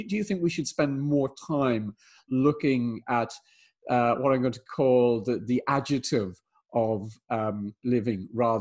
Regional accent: Ireland; Being Irish, I talk forever.

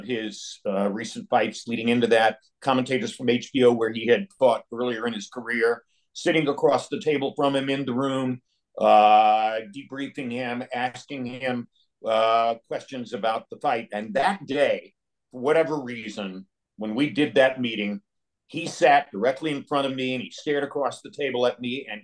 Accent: Manchester, North West England, United Kingdom; But I had a kinship with Ricky because I'm from Manchester too.

